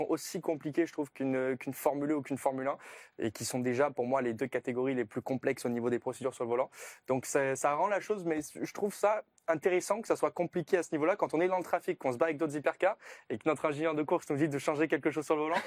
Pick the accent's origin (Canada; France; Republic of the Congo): France; Et je pense que c'est en tant que Français